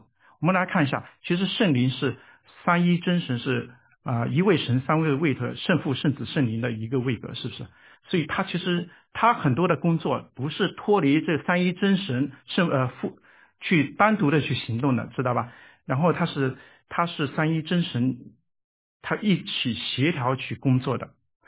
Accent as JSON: {"language": "Chinese", "country": "China", "said": "这个我们中国人就常的心思意念"}